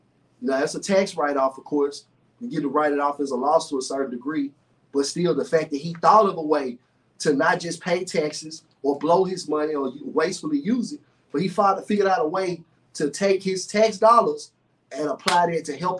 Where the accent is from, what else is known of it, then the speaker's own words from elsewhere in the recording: Memphis, Tennessee, United States; I'm from North Memphis. I'm from that side of town. I grew up around same people